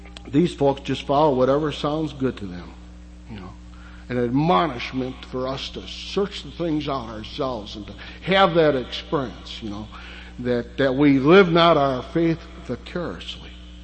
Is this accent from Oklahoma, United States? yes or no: no; Pennsylvania, United States; The fact that this happened in Pennsylvania, my home state, instead of Mayberry, North Carolina